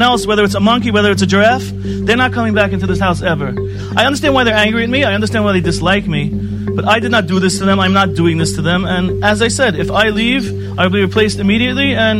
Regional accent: New York, United States; No, I'm from New York, from Long Island.

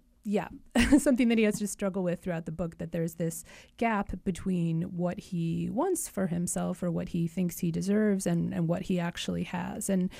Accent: Des Moines, Iowa, United States; And I love Iowa, and I loved growing up in Des Moines.

